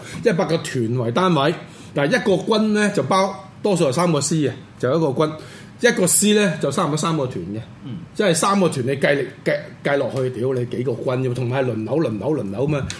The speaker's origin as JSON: {"language": "Cantonese", "country": "China", "said": "點解我哋中國人冇乜片拍嘅"}